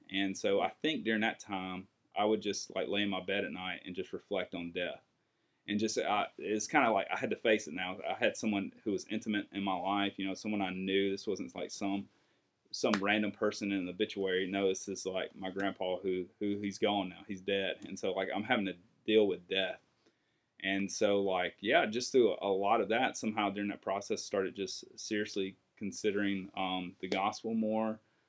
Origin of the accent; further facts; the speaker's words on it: Mississippi, United States; Yeah, so I grew up, like I said, I grew up in Mississippi. Grew up I grew up in small town Mississippi, but there's not a lot of large towns in Mississippi.